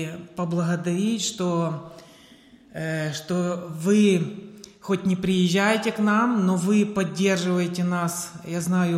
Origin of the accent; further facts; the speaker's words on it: Ukraine; Я сам с Украины